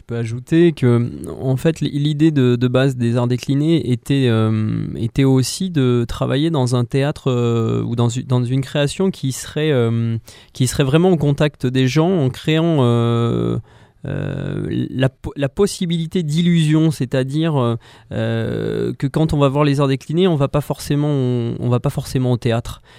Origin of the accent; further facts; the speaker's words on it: Livron, Auvergne-Rhône-Alpes, France; also born or lived in French Guiana; Alors moi je suis de Livron à l'origine. J'ai beaucoup pérégriné par la suite, passant notamment par la Guyane.